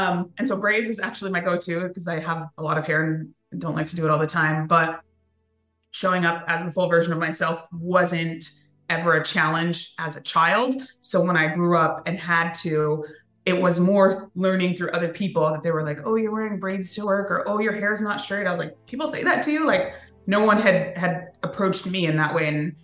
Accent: Cerritos, California, United States; So I grew up in Cerritos, which is predominantly Asian.

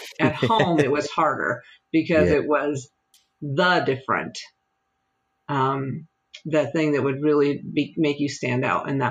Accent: Colorado, United States; So if I go hang out with the homeless people in downtown Denver, my home state is Colorado

